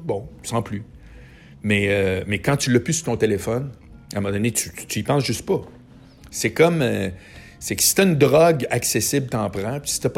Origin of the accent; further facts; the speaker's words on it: Charlesbourg, Quebec, Canada; Mais non, je viens de Charlebourg, puis ça me tente pas d'aller à Charlebourg.